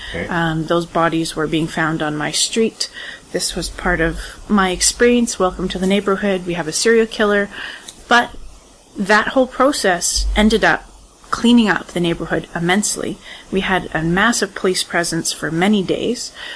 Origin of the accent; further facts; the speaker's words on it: Pinawa, Manitoba, Canada; Born in Winnipeg, in a hospital in Winnipeg, and grew up there, and came to Winnipeg to go to university when I graduated.